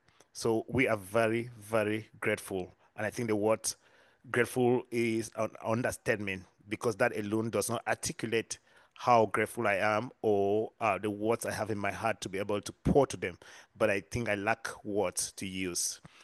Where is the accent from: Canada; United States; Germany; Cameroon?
Cameroon; born there; I was born in Cameroon, in a very tiny village. In my village, there were only 2 people with a car in the village, and the closest hospital from my home was 4 hours.